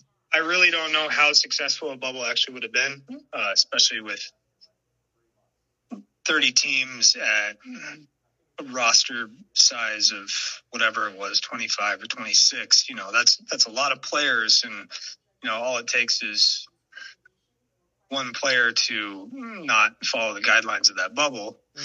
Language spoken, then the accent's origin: English; Seattle, Washington, United States; So growing up in Seattle, we did get to go, me and my dad, to an All-Star game.